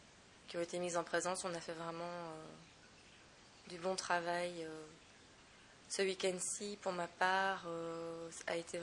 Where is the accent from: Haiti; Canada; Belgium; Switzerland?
Belgium; Brussels, Brussels-Capital Region; en lui disant que je voulais en faire sur Bruxelles, puisque je suis de Bruxelles.